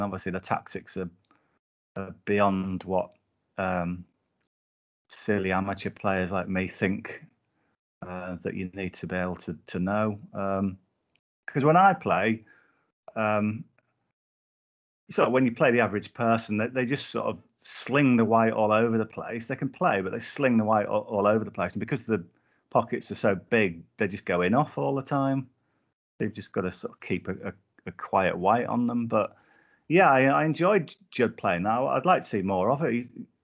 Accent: Whitehaven, North West England, United Kingdom; I grew up in Whitehaven in Cumbria

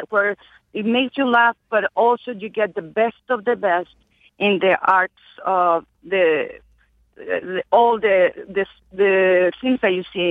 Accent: Spain; English is a second language; I'm from Spain

